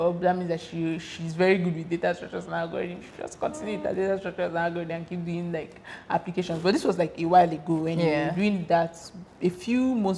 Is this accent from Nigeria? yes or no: yes; Nigeria; I feel like there are a lot of things that being Nigerian has rubbed me off.